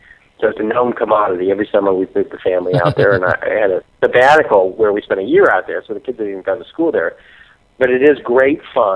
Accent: Illinois, United States; accent: American; I grew up near Chicago in the suburbs, not far from where I am right now.

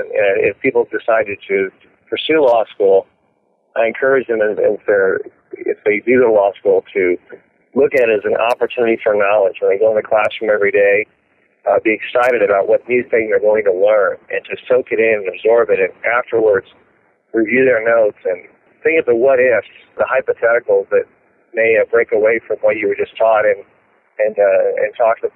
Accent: Claremont, California, United States; also born or lived in Texas; Well, my childhood at the age of 12 was in Southern California in Claremont area. And then at the age of 12, from 12 to 27, I lived in Texas.

